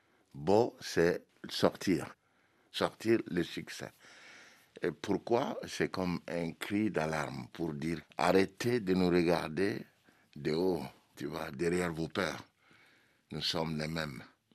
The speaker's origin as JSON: {"language": "French", "country": "Mali", "said": "Je suis malien, comme mon petit frère il a dit"}